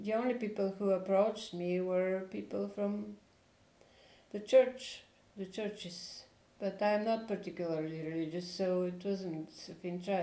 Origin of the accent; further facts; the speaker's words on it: Bulgaria; born there; English is a second language; So I was born in Bulgaria some time ago.